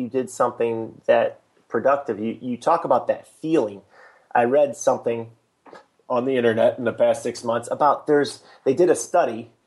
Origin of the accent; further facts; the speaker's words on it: Midwest, United States; You know, I'm from the Midwest, so that's a little bit weird to say that sort of thing too.